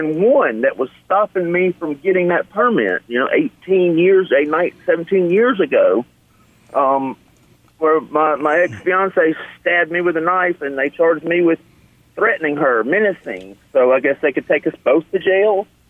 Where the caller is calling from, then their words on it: Mobile, Alabama, United States; I'm calling from Mobile.